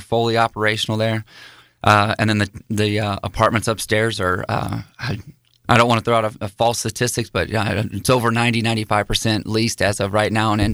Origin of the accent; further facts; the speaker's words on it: Leavenworth, Kansas, United States; So I actually grew up just right up the road in Leavenworth, Kansas, born and raised up there.